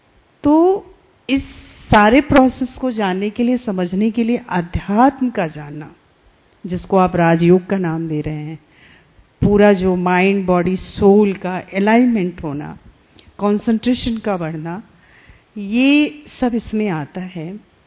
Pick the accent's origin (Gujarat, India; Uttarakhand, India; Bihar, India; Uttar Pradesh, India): Bihar, India; Gaya; मैं बिहार से हूँ, गया नवादा से, गया जहाँ बुद्ध को ज्ञान प्राप्त हुआ।